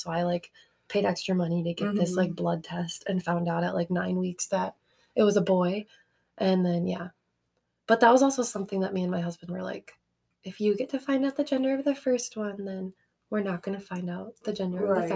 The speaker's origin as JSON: {"language": "English", "region": "South Dakota", "country": "United States", "said": "And also, we are from South Dakota"}